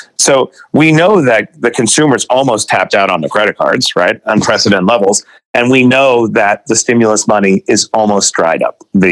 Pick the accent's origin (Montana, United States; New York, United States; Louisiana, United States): New York, United States; Queens; I'm from Queens, by the way, so I think I can exempt myself from that attitude.